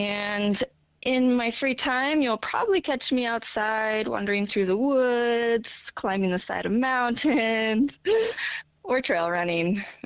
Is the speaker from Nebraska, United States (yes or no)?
yes; Nebraska, United States; now in Golden, United States; I'm currently living in Golden, Colorado, but I'm originally from Kennesaw, Nebraska.